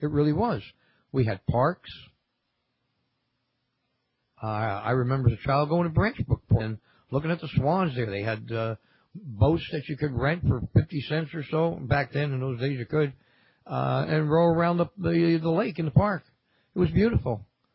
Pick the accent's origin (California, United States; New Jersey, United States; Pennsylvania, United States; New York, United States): New Jersey, United States; Newark; By the way, folks, I grew up in Newark, New Jersey. Yeah, right close to East Orange and South Orange and so on and so forth and all the other oranges.